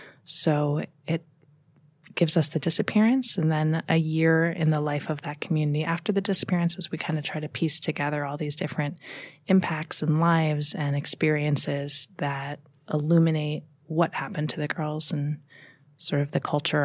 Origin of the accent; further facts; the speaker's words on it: United States; Yes, I'm very American. I have no Russian heritage.